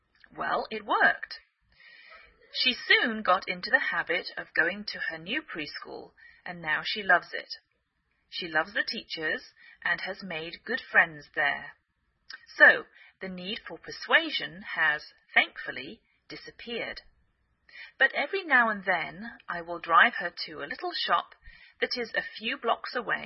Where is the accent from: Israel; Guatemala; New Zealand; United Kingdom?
United Kingdom; England; now in United States